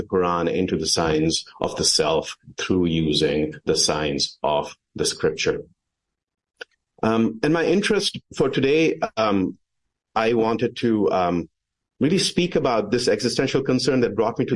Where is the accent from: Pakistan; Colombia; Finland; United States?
Pakistan; I grew up in Pakistan, and there were a few options.